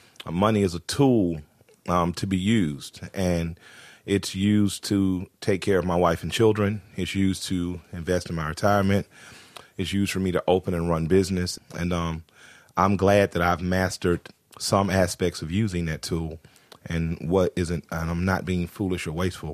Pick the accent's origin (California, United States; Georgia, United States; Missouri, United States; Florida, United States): Georgia, United States; Atlanta; I'm from Atlanta, the capital of the strip club